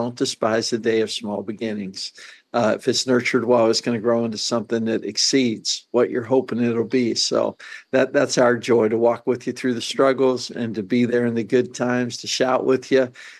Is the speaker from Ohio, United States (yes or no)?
no; Pittsburgh, Pennsylvania, United States; I'm from Pittsburgh. We don't have hurricanes in Pittsburgh.